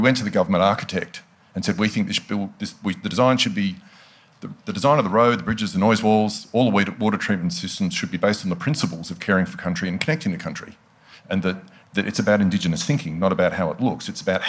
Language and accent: English; Scotland, United Kingdom; I'm not Noongar. I'm Scottish.